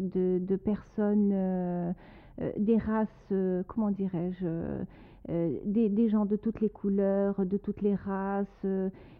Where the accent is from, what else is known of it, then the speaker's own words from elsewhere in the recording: Algeria; je voulais absolument l'éditer chez moi en Algérie.